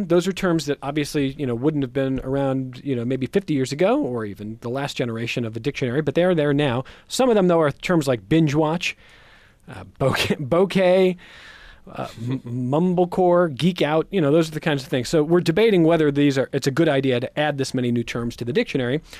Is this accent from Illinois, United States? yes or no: no; Cleveland, Ohio, United States; now in Rochester, United States; I mean, I'm from Cleveland originally, so I was west of the line, the soda pop line.